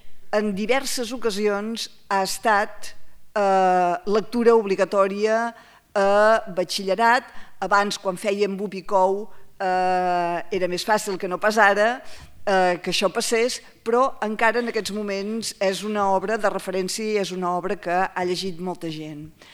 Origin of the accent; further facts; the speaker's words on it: Olot, Catalonia, Spain; jo sóc d'Olot, per tant, els paisatges